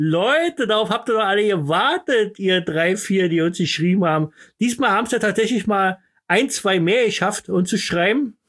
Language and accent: German; Berlin, Germany; bei uns in Berlin.